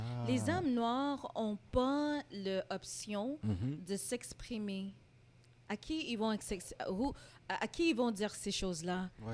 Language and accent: French; New York, United States; also born or lived in Montreal; je suis moitié créole et moitié trinidadienne, but j'ai grandi à New York et à Montréal.